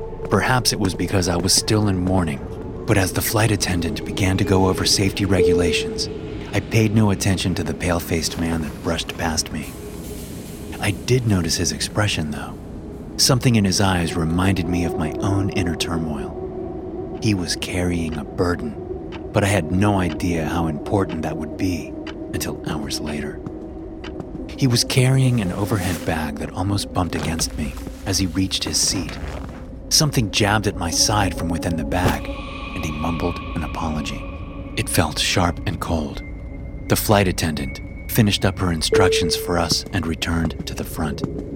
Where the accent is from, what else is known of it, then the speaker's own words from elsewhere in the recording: Greece; English is a second language; I had taken a short break from my God-given assignment to visit her in my home country of Greece.